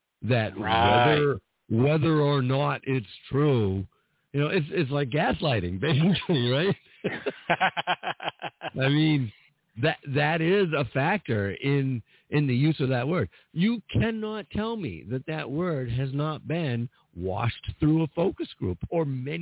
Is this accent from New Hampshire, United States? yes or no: yes; New Hampshire, United States; I'm from New Hampshire.